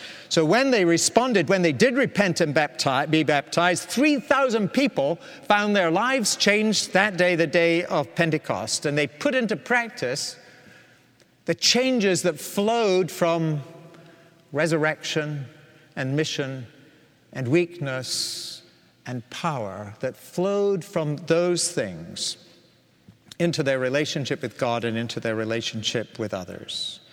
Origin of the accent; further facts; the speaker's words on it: Scotland, United Kingdom; Or, as a Scotsman, I'm wearing a tie today. It's a Campbell tie.